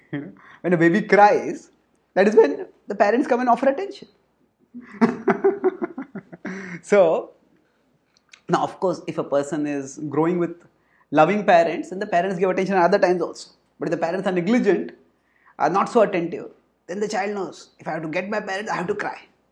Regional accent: India; And just like, say, I come from India where people are mad for cricket.

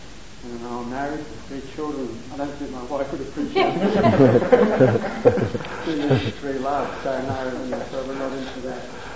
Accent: India; if someone's coming from India, I ask them, I'm from India

